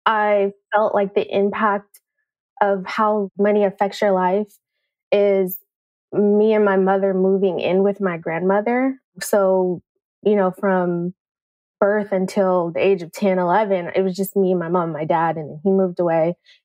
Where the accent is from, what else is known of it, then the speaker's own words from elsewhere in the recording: Oakland, California, United States; I grew up in East Oakland where I've seen businesses close and houses foreclosed